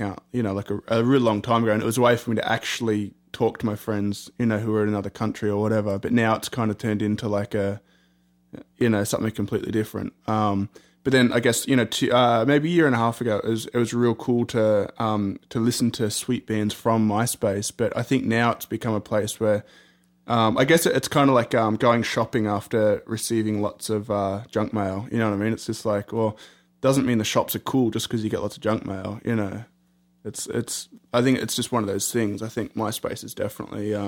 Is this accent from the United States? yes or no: no; Australia; being Australian, you kind of like lose perspective of like what bands are big and what bands aren't.